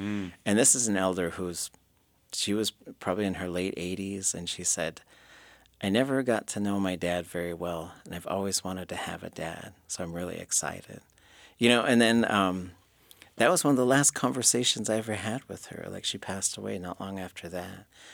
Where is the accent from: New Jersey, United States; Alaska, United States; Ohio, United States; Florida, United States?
Alaska, United States; Skagway; born there; I'm a child of the Kagwantan. I am a grandchild of the Duklawedi. I was born in Skagway. We call ourselves Lkut Kwan. We're the people of Lkut.